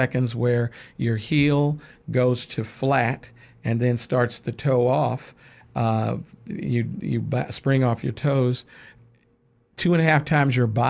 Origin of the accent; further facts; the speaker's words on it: Midwest, United States; I'm from the Midwest, and as one ages up there, sometimes there's an attitude where it's just packed in.